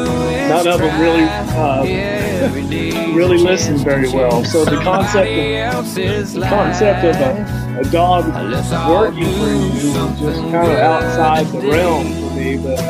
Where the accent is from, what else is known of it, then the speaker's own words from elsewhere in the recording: Arkansas, United States; I'm a big … fan, and I grew up near the Cash River in Arkansas.